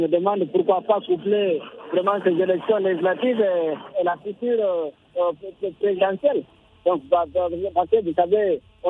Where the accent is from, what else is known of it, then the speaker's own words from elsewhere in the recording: Guinea; En tout cas, pour … tant que Guinéen que je me suis, moi